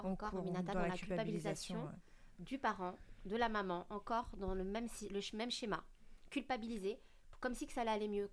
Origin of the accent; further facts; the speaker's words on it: France; Moi, j'habite en France, je suis française, donc je dis ce qui se passe en France.